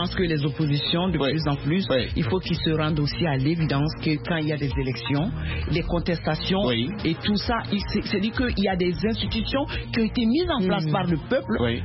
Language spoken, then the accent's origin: French; Mali; chez nous au Mali.